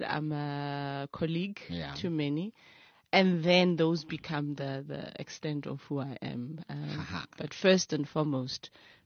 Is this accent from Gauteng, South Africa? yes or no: yes; Gauteng, South Africa; Then I was from Gwatema. That's where I ended up finishing my high school years. East Rand, you know, as people know, it's like your KZN, it's full of creative people.